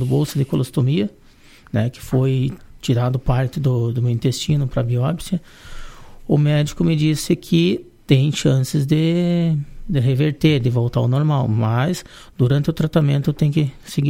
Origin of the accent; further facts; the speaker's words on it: Vacaria, Rio Grande do Sul, Brazil; Sou daqui de Vacaria. Uhum. Moro aqui na Avenida Militar, ali, em frente a Invocar Veículos ali.